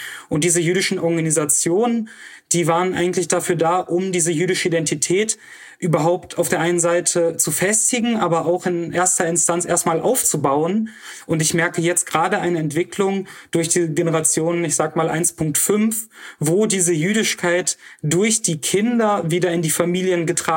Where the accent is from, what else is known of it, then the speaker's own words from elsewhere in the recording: Oberhausen, North Rhine-Westphalia, Germany; Ich bin dann in Oberhausen groß geworden, zur Schule gegangen.